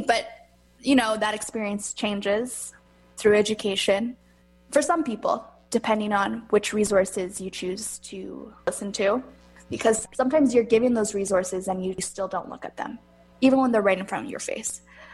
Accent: Canada; I'm so proud to be Canadian.

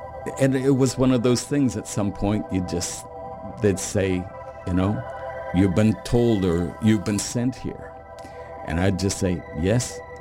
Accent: Canada; I'm from Canada. I'm looking for people's ideas about outer space."

